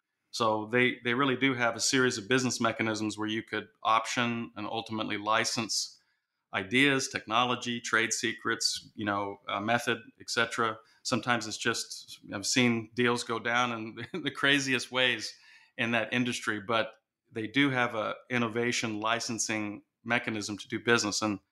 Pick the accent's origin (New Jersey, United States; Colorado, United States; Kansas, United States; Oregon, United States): Kansas, United States; Kansas City; Well, I grew up in Kansas City. I went to high school here.